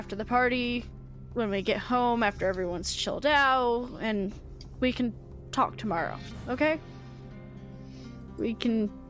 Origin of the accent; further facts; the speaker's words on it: the South, United States; accent: Southern; My southern accent came out there.